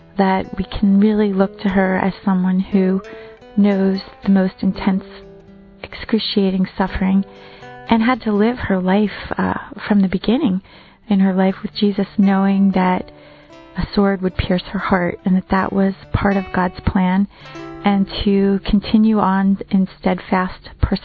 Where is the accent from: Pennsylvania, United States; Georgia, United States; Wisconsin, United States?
Pennsylvania, United States; Philadelphia; I'm from Philadelphia, Pennsylvania, in the United States.